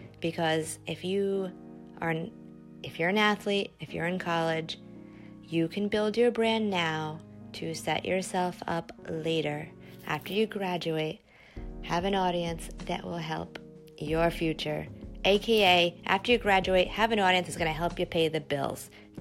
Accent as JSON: {"language": "English", "region": "Rhode Island", "country": "United States", "said": "And I said wicked because I am from Rhode Island."}